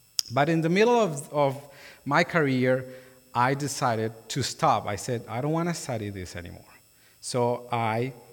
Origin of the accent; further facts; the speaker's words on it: Colombia; So I come from Colombia. And I encountered Jesus when I was 14 years old. And I grew up in a Catholic, like pretty much all Colombians grew up in a Catholic context